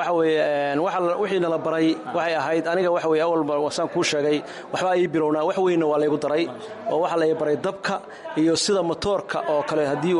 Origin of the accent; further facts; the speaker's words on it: Bandarbeyla, Karkar, Somalia; anigu waxaan ka soo jeeday deegaanka Bayla Bandarbeela ka soo jeeday anigu